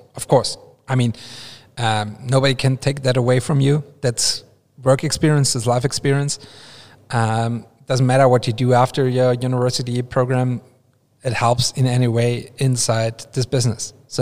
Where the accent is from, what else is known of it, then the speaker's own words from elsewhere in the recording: Austria; I was the first day in my internship at the Villerhub Brewery in Austria, which is my hometown brewery.